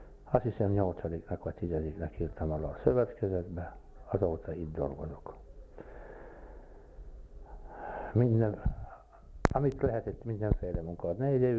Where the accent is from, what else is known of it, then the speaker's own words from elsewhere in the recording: Karos, Borsod-Abaúj-Zemplén, Hungary; born there; január 19-én születtem, Karosan.